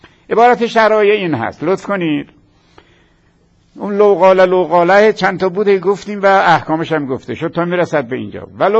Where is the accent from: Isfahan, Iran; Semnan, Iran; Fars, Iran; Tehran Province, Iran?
Isfahan, Iran; اون مقدار که از لحجه اصفهانی، چون منم اصفهانیم میفهمم